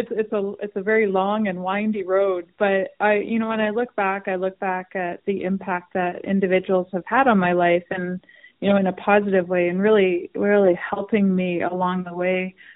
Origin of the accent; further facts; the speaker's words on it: Winnipeg, Manitoba, Canada; being a city kid growing up in Winnipeg